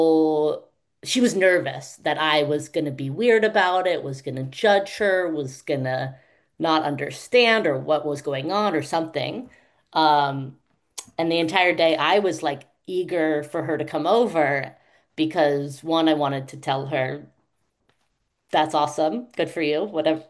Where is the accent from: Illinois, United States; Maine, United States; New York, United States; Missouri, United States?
New York, United States; I was a Jew from New York.